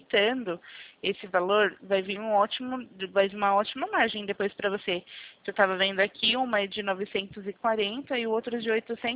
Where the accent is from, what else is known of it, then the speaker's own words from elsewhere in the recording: Jundiaí, São Paulo, Brazil; Eu sou aqui do centro de Jundiaí mesmo.